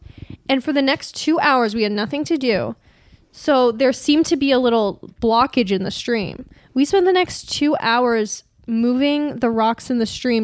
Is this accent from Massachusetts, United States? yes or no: no; Los Angeles, California, United States; LA, baby.